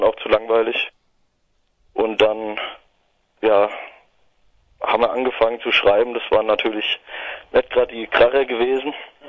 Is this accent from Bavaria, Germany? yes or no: yes; Alzenau, Bavaria, Germany; Wir kommen aus Alfenau. Das ist ein kleines Städtchen in Unterfranken.